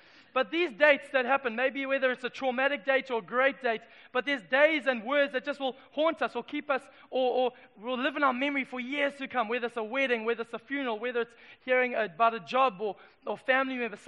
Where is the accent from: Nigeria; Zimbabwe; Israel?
Zimbabwe; now in Durban, South Africa; I moved from Zimbabwe across the Limpopo to Durban, and a whole new world opened up for me.